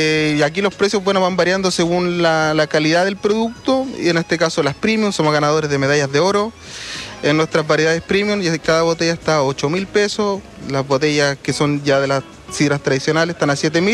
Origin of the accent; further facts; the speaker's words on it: Tralcao, Los Ríos, Chile; Somos de Tralcao, de Comuna Mariquina.